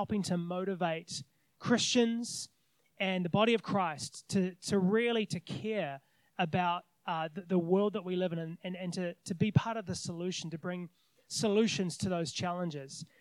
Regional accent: New Zealand; now in Australia; I know, as I said, it's all AFL over here, but I'm a Kiwi boy, and so rugby union is like instilled.

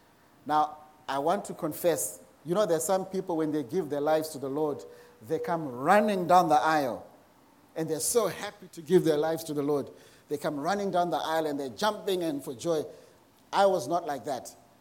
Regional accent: Zimbabwe; now in Australia; Growing up in Zimbabwe, I used to, you know, go to church with my grandparents.

